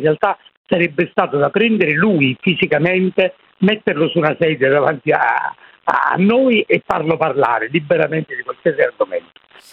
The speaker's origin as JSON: {"language": "Italian", "town": "Naples", "region": "Campania", "country": "Italy", "said": "Beh, io sono napoletano, sai, e quindi la musica è, direi, un aspetto fondamentale della mia vita e della mia esistenza."}